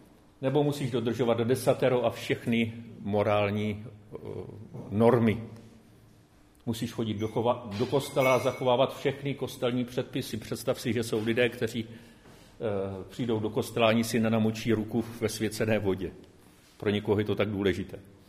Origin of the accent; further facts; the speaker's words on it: Moravia, Czechia; accent: Moravian; Jsem Moravák, tak občas si mě tam ty moravizmy dostanou, takže se omlouvám.